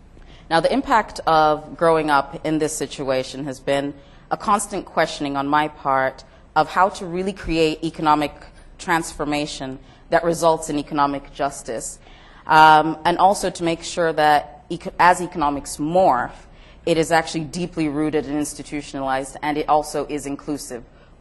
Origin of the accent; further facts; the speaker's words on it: Zambia; I grew up in Zambia in the 1980s, and at the time the government was humanist, which is a form of socialism.